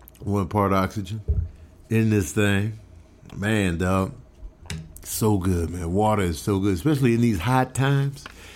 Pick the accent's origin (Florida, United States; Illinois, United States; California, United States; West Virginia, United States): Illinois, United States; Chicago; Mind you, I'm from Chicago, so I know cold.